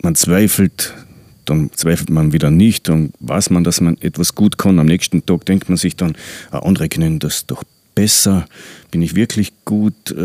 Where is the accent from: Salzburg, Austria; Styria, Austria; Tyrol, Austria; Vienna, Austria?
Tyrol, Austria; Lienz; born there; now in St. Daniel, Austria; Na, geboren sind wir alle in Lienz im Krankenhaus natürlich.